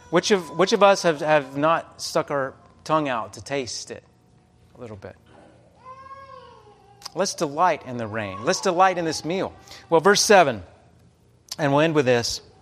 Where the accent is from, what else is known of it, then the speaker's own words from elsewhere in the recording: Amarillo, Texas, United States; I saw this last summer when I went down to my hometown of Amarillo, Texas.